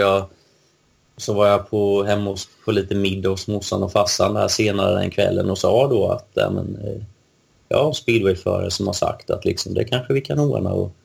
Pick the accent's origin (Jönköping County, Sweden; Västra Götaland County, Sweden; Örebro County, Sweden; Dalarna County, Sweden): Jönköping County, Sweden; Eksjö; Vi är från Eksjö då. Så det är, ja, både Vetlanda och Nässjö är nära.